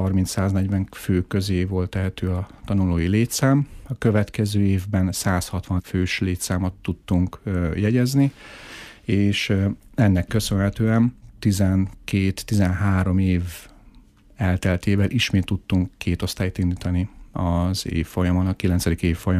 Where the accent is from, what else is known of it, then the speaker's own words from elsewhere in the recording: Miskolc, Borsod-Abaúj-Zemplén, Hungary; ide jártam, itt éltem, itt nőttem föl.